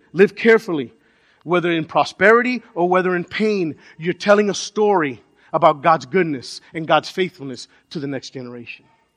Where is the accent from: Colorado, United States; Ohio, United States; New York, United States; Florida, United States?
Florida, United States; Miami; Even though I'm from Little Havana, Hialeah is my pick city.